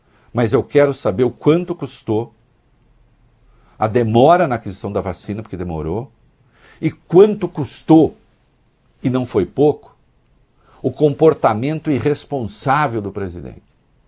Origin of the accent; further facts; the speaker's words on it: Brazil; me escandaliza como brasileiro lembrar que se não fosse o Supremo